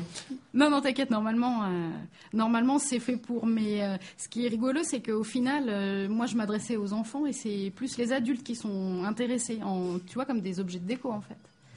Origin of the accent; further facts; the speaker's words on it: Grand Est, France; je viens d'Alsace pour vous faire tout le petit topo. Je viens d'Alsace et puis après avoir voyagé un petit peu en France, j'ai fait des études dans la région à Annecy.